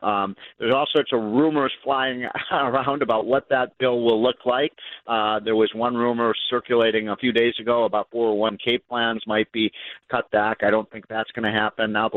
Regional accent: Illinois, United States; I know this because I'm from Illinois

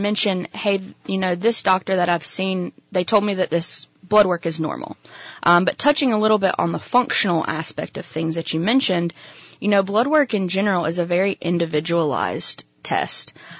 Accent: North Carolina, United States; South Carolina, South but Carolina. I'm from North Carolina.

